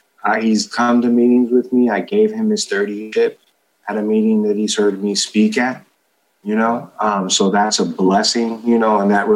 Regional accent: Oakland, California, United States; You know, I born and raised in East Oakland, large Mexican family.

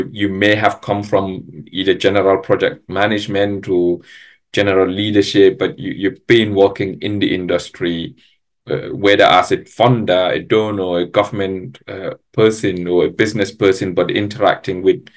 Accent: Gambia; Personally, I'm from the Gambia. It's a tiny little country in West Africa.

